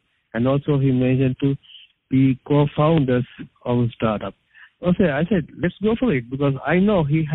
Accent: Sri Lanka; from Sri Lanka.

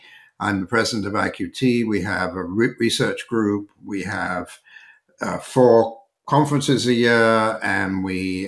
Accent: London, United Kingdom; born there; I was born in North London, actually just outside of North London.

